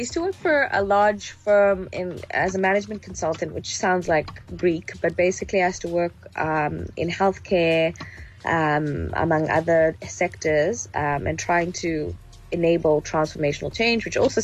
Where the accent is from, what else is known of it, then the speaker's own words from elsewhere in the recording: Johannesburg, Gauteng, South Africa; also born or lived in Egypt / Nigeria; I grew up in Joburg in the late 90s.